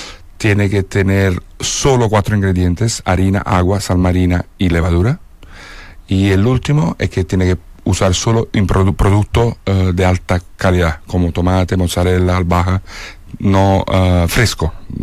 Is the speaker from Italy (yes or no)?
yes; Naples, Campania, Italy; born there; Spanish is a second language; me enamoré de la pizza porque nací en Nápoles